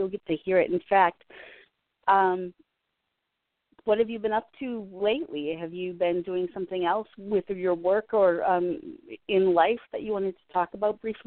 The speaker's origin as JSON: {"language": "English", "region": "Upper Midwest", "country": "United States", "said": "So we're both from the Upper Midwest, and it's time for the leaves to be changing."}